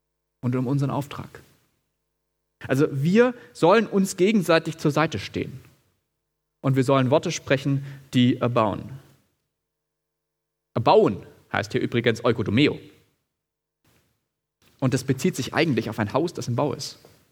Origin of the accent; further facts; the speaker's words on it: Baden-Württemberg, Germany; accent: Swabian; Ja, da verrät mich doch meine Sprache als Schwabe.